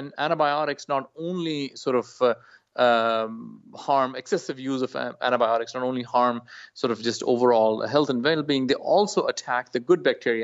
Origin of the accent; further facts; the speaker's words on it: Pakistan; I grew up in Pakistan myself